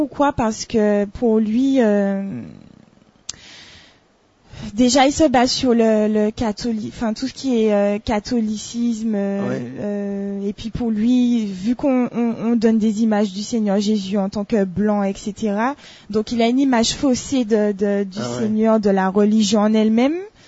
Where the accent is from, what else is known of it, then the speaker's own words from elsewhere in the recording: Rivière-Pilote, Martinique, France; now in Fort-de-France, France; Alors, je suis d'origine, j'ai grandi à Rivière-Pilote et actuellement, je vis sur Fort-de-France.